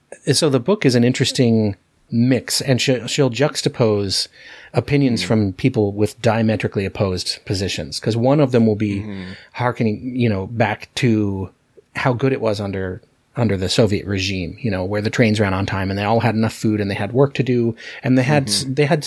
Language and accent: English; Alaska, United States; you and I growing up in Alaska, you know, there's an Alaskan pride, you know, like, hey, we're tougher than other people because we grew up in Alaska.